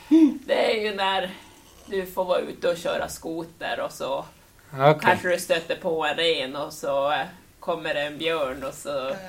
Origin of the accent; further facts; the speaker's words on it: Piteå, Norrbotten County, Sweden; Jo, men jag kom ju från Pite.